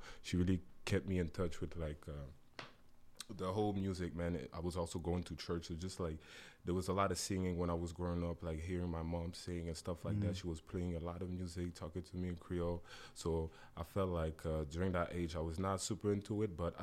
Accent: Montreal, Quebec, Canada; I'm an artist. I'm a graphic designer, creative, born and raised in Montreal.

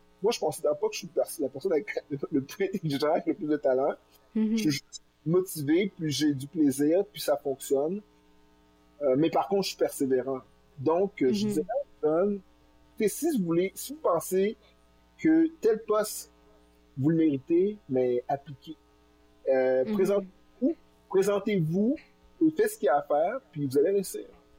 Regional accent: Granby, Quebec, Canada; Moi, parce que je viens de Granby, je viens d'une ville qui avait à l'époque 95% de population blanc francophone.

